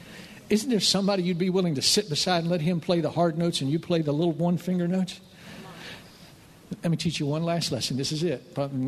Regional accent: West Virginia, United States; I'm from West Virginia, folks. We don't play much classical music there in the hills.

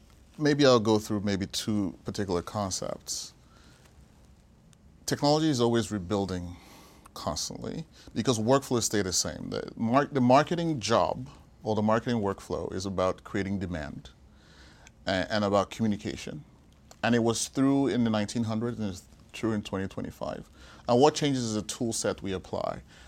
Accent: Nigeria; born there; I was born in Nigeria

